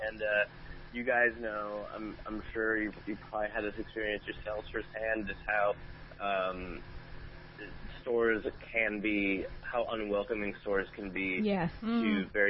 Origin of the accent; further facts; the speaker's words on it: Minnesota, United States; I tell you, I grew up in Minnesota, so, like, I know, like, the Midwest.